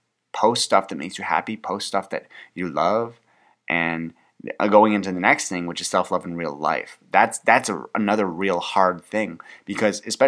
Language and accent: English; Canada; I'm Canadian.